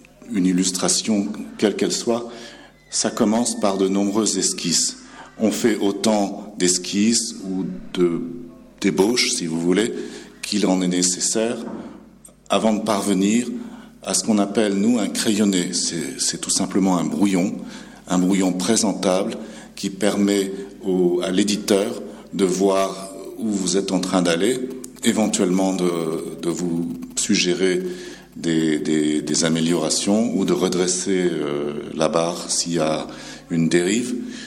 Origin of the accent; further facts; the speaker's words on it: Vietnam; je voulais raconter mon enfance au Vietnam au début des années 60